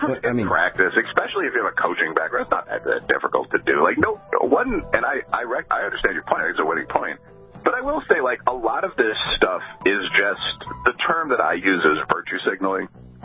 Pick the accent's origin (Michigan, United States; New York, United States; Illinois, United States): Illinois, United States; Chicago; I'm from Chicago, lived on the South Side originally